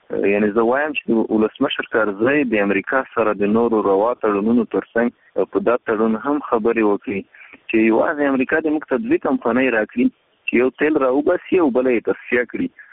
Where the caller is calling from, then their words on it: Khost, Afghanistan; د خوست ولایت څخه تاسو سره په اړیکه کې یم